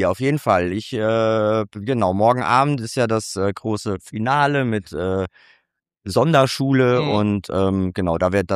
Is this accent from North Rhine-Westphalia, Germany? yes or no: no; Hesse, Germany; Ich komme aus einem kleinen Dorf in Mittelhessen in der Nähe von Marburg.